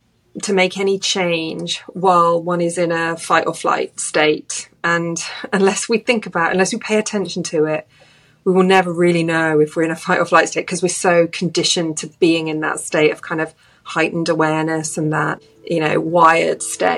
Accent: England, United Kingdom; So I grew up, I'm from England. I grew up as one of four siblings.

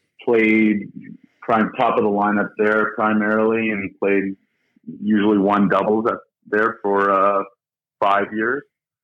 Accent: Thornhill, Ontario, Canada; also born or lived in South Africa / Boston; So once moved from Boston, moved to Thornhill, which is a suburb of Toronto. It's just outside Toronto.

